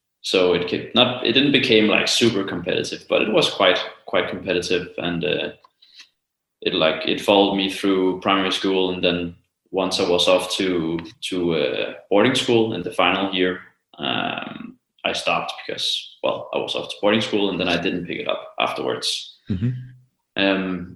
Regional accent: Copenhagen, Capital Region of Denmark, Denmark; I live in Copenhagen. And I'm also from Copenhagen.

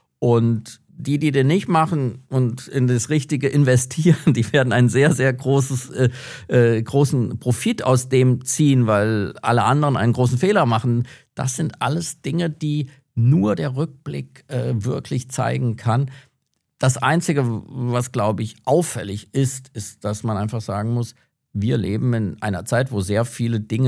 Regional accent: Schlitz, Hesse, Germany; in meiner Heimatstadt Schlitz viermal im Jahr die gesamte Stadt von amerikanischen Manövern besiedelt wurde. Und für mich war das die absolute Selbstverständlichkeit, eben Englisch zu lernen mit amerikanischen GIs

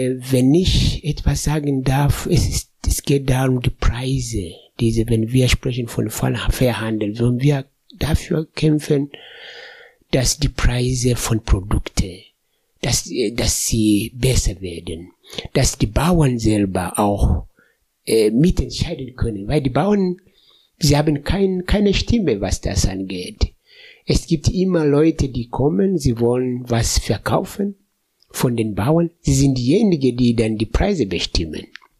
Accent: Kagera, Tanzania; Ich komme aus Kagera-Region, am Viktoriasee. Wir haben auch Fisch.

